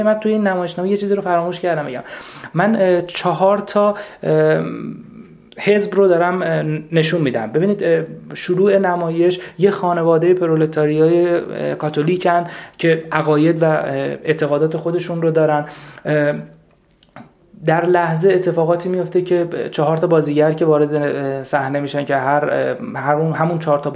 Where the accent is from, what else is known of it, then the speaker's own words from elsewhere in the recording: Iran; به عنوان یک ایرانی